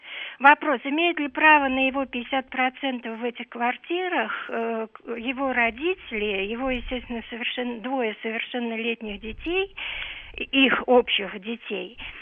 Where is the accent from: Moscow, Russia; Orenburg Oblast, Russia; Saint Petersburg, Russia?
Moscow, Russia; я из Москвы.